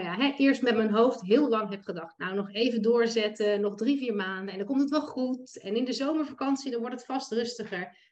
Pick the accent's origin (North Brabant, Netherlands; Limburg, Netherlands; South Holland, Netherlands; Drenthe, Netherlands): South Holland, Netherlands; Lisse; ik kom uit Lisse.